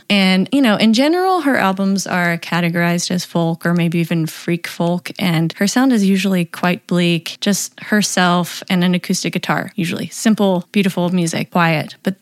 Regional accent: Tennessee, United States; now in Atlanta, United States; Plus, okay, so I live in Atlanta, but I'm from Tennessee.

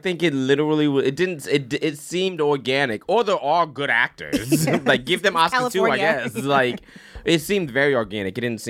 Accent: Florida, United States; I grew up in Florida. I was in the closet long enough.

